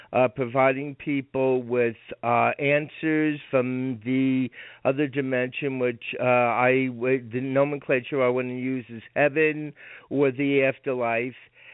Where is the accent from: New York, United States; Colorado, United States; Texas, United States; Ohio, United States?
New York, United States; Rockland County; And when I was about, I would say, 11 years old, and I was raised in Rockland County, New York, my grandmother had passed away.